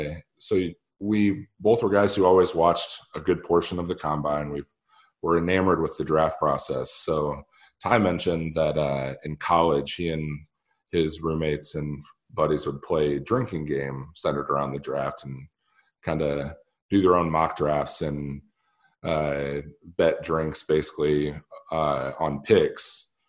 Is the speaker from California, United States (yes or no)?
no; Fort Dodge, Iowa, United States; So I thought that was the best opportunity close to home. It is in my hometown, Fort Dodge, Iowa, to cover some sports.